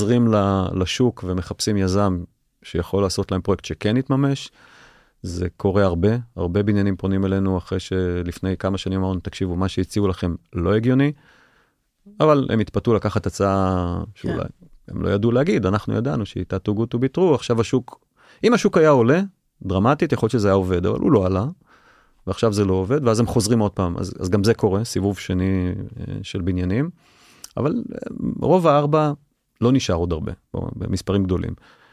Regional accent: Tel Aviv, Tel Aviv District, Israel; אני גדלתי בתל אביב, גדלתי במזרח תל אביב. כן, גדלתי ברמת ישראל.

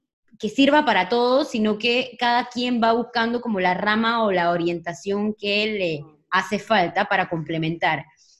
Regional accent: Panama; now in Spain; yo soy de Panamá y ahorita mismo estoy en España.

